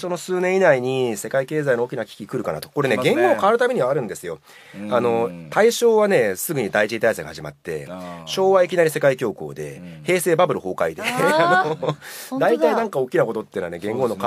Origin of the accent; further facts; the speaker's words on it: Tokyo, Japan; 僕も東京出身だから分かりますけど